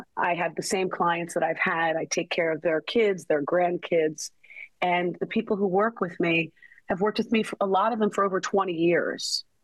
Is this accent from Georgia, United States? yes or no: no; Philadelphia, Pennsylvania, United States; I'm from Center City, Philadelphia. I am the oldest of two children.